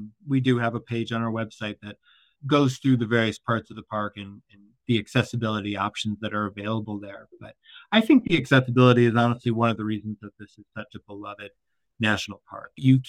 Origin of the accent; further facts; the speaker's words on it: Midwest, United States; also born or lived in Salt Lake City, United States; I'm from the Midwest and have family in Ohio